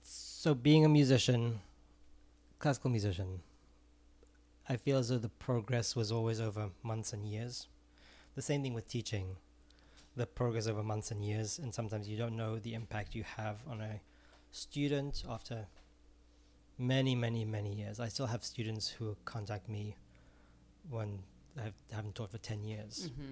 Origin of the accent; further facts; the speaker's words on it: Israel; English is a second language; No, I'm originally from Israel.